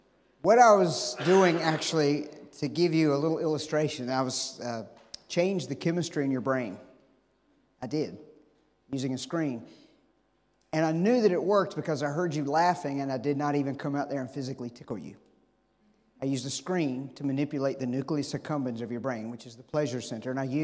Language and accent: English; United States; because I'm a Christian, I'm an American, and all that.